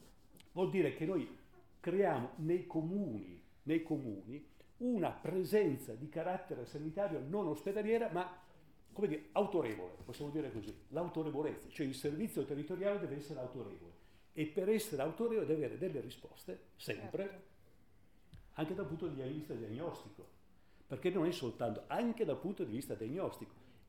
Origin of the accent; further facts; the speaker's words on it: Rivoli, Piedmont, Italy; Io vengo da Rivoli, ho impiegato 15 anni, ero sindaco